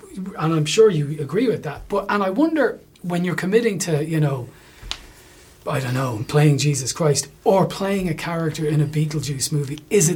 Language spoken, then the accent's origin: English; Ireland; accent: Irish; Michael Keaton and Justin Theroux there teasing me about my Irish accent. How dare they?